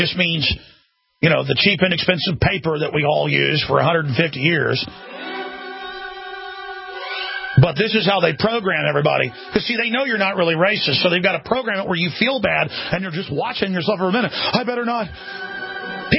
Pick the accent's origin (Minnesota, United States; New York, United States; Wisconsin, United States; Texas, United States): Texas, United States; Dallas; When I was a kid growing up in Dallas, I had friends, you know, that I was on the football team